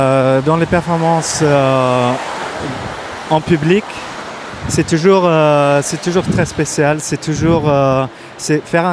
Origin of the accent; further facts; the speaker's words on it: Normandy, France; J'ai grandi en Normandie, alors je parle français, je suis assez francophile. … Alors je me sens bien en France, et ici particulièrement à Marseille.